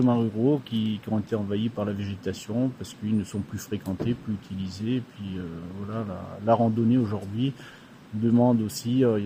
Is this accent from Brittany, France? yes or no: no; Grand Est, France; je suis arrivé dans la région comme ça d'ailleurs, parce que je suis alsacien d'origine.